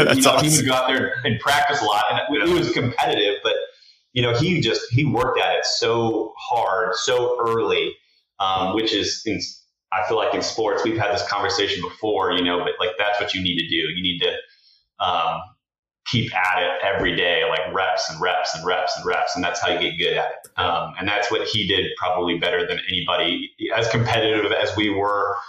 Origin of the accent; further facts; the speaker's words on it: Tucson, Arizona, United States; But we grew up in Tucson, Arizona, and they had a great deal when you were a kid, 18 years and younger.